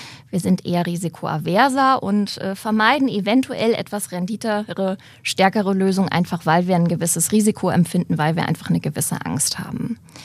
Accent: Hamburg, Germany; ich komme ja aus dem Norden, aus Hamburg.

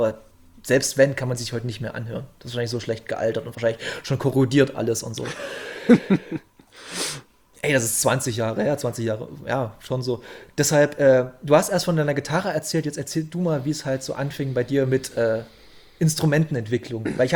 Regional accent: eastern Germany, Germany; Nee, weil ich bin halt hier im Osten groß geworden

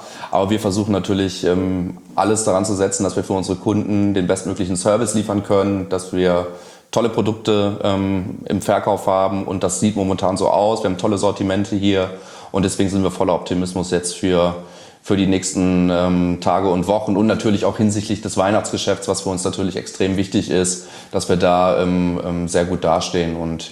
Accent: Rhineland, Germany; ich komme ja auch aus dem Rheinland, sehr rheinisch geprägt.

